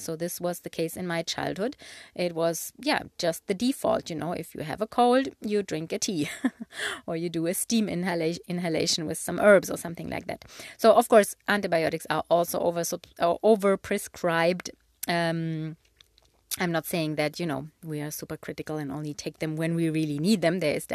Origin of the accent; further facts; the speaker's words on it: Germany; moved away; So I'm from Germany. I don't even know if I have ever mentioned this here on the podcast. I mean, I don't live in Germany since many, many years, but I have been brought up there and I was born there and grew up there.